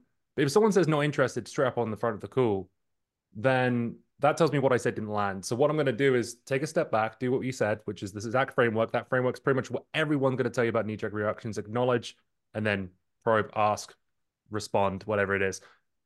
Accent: Maine, United States; born there; I'm not even British. This is all fake. I was born in Maine.

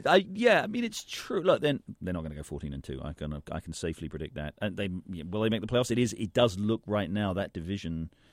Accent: England, United Kingdom; I'm English. I grew up in England. I love England too, but I love America.

